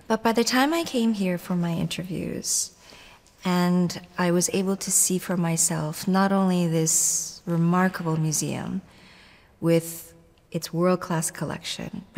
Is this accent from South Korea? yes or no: yes; Seoul, South Korea; moved away as an adult; now in United States; I was born and raised in Seoul, South Korea, and initially came to the United States for college